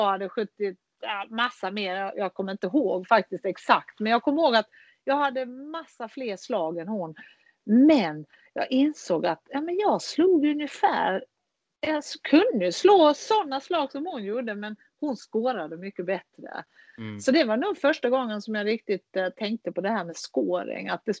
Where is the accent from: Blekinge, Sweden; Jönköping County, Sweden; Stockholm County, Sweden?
Blekinge, Sweden; Karlshamn; Ja, nej men jag växte upp i södra Sverige, Karlshamn, och mina föräldrar spelade golf.